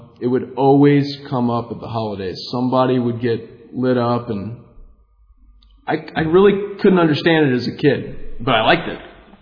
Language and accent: English; Dayton, Ohio, United States; So I grew up in Dayton, Ohio. I'm from the birthplace, or the birth state, I guess, of this program.